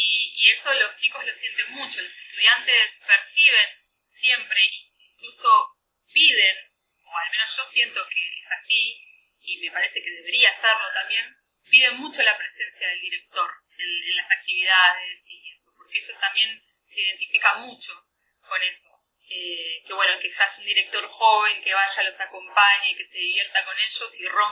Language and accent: Spanish; Buenos Aires, Argentina; yo soy argentina, soy de Buenos Aires